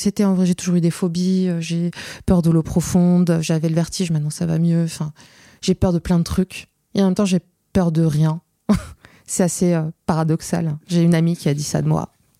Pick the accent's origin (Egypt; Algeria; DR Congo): Algeria; Algiers, Algiers Province; En gros, moi, j'ai grandi à Alger